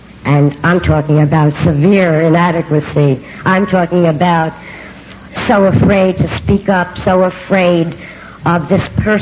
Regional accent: New York City, New York, United States; born there; accent: New York; also born or lived in California; I was born in New York City. I love those accents. I lived 40 years in California and I can't get rid of my New York accent.

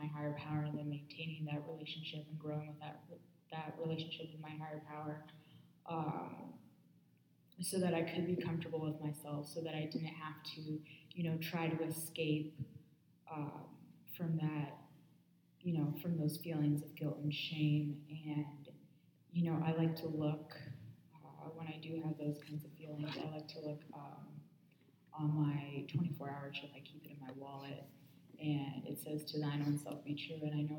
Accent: Phoenix, Arizona, United States; My dad is a judge for the state of Arizona. I'm from Phoenix, by the way.

